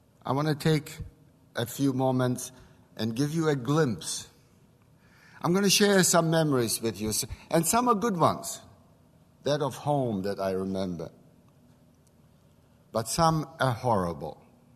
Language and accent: English; Skarżysko, Świętokrzyskie Voivodeship, Poland; English is a second language; moved away; Let me take you back to my hometown in Skarżysko. There were six of us.